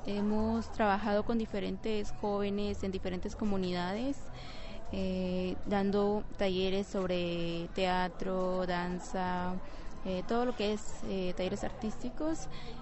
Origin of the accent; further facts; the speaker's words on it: Ixcán, Quiché, Guatemala; soy de Ixcán, Guatemala.